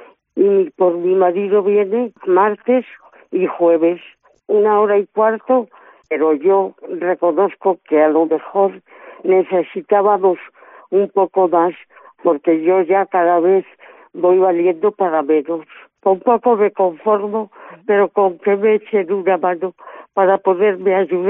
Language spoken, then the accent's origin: Spanish; Guijuelo, Castile and León, Spain; now in Cabrerizos, Spain; Mi pueblo, soy de Guijuelo. Nací en Guijuelo y el 2 de febrero de 1931. Y vivo ahora en Cabrerizos.